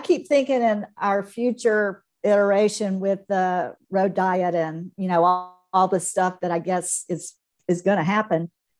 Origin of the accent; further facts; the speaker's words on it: Georgia, United States; I'm a redneck from South Georgia.